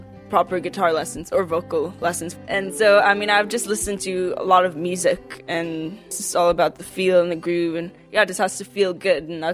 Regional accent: London, Ontario, Canada; This is back home, my home country, London, Ontario, Canada.

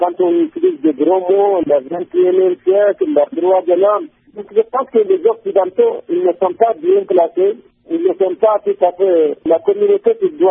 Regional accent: Mali; Nous sommes des Maliens.

